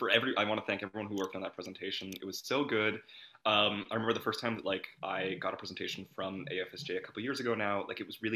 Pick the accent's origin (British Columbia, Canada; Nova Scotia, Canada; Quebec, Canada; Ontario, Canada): Quebec, Canada; Montreal; I come from Montreal, I speak French, I like French